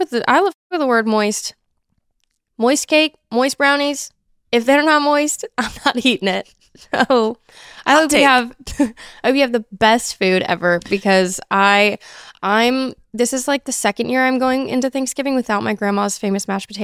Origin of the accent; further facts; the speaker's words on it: the South, United States; born there; Girl, I was born like in the South.